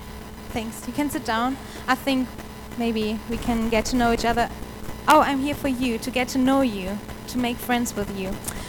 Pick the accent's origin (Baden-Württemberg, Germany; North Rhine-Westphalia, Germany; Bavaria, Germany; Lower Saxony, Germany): Lower Saxony, Germany; Hanover; I'm from Hanover. This is in Germany. I'm German, yeah.